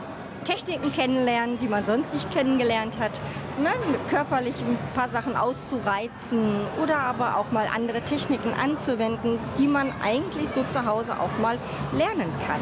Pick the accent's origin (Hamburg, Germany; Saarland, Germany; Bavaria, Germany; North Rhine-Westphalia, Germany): North Rhine-Westphalia, Germany; Scherpenberg; Ich bin nämlich aus Scherpenberg.